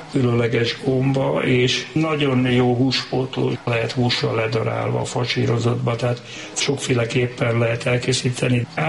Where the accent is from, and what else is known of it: Budapest, Hungary; born or raised there